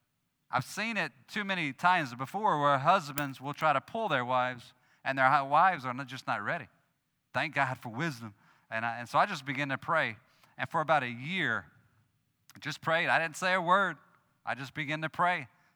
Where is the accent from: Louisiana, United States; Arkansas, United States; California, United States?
Louisiana, United States; Gonzales; also born or lived in Russia; We served in Russia, as Hunter said, for about 14 years. We grew up in Gonzales, Louisiana. … I lived in Gonzales, but I don't know much Spanish.